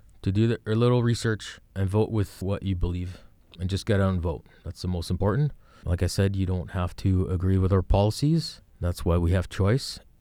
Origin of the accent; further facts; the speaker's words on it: Canada; It doesn't affect my rights as a citizen, as a Canadian.